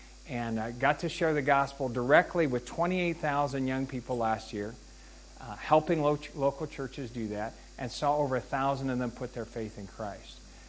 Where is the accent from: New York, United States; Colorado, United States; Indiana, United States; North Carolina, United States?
Colorado, United States; Denver; moved away as an adult; also born or lived in Philippines / Germany; now in Europe; I'm a second-generation missionary. Grew up in Denver, Colorado, but have spent the last 32 years of my life in Europe.